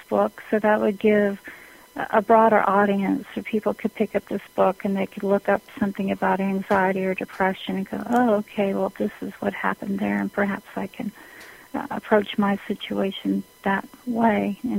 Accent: Canada; I grew up in Canada and in a small rural area

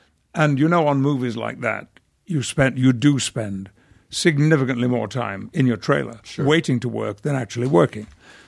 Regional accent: Yorkshire and the Humber, United Kingdom; We're both Northerners. He's a Lancastrian. I'm a Yorkshireman.

